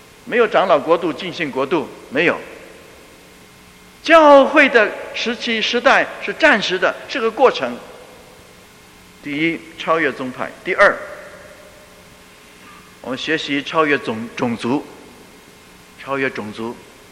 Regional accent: China; 你说到这个骄傲，我们中国人骄傲的不知道是多么大

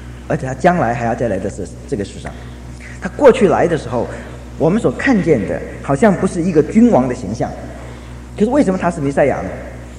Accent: China; 我们中国人说这个人有福相，有帝王之相的，是怎么样的呢？

